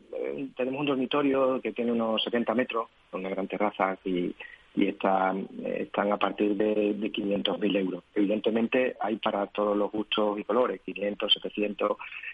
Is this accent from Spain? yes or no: yes; Málaga, Andalusia, Spain; porque es verdad que nosotros somos malagueños